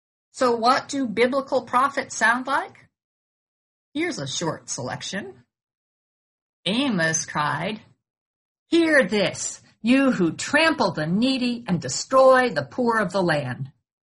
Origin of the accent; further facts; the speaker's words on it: New York, United States; as a white person, as a woman, as a New Yorker, as a financially secure person, as a U.S. citizen with immigrant forebears.